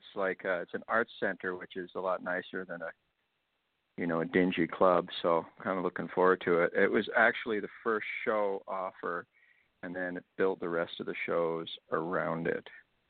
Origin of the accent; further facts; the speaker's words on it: Vancouver, British Columbia, Canada; We start in Vancouver, my hometown, and then we go to Portland and Seattle